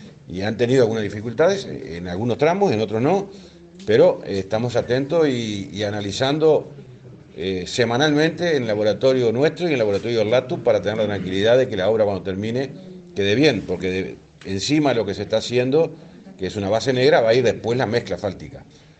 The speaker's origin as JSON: {"language": "Spanish", "town": "Capurro", "region": "San José", "country": "Uruguay", "tie": "born or raised there", "said": "Mirá, yo salí de mi pago de Capurro hoy de mañana a las 10 de la mañana y ya me vine mirando las obras."}